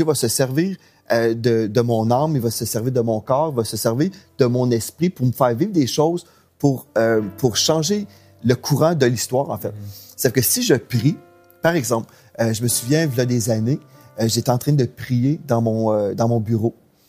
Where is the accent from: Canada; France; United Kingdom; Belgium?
Canada; Quebec; je ne suis jamais allé en Russie. Je suis Québécois.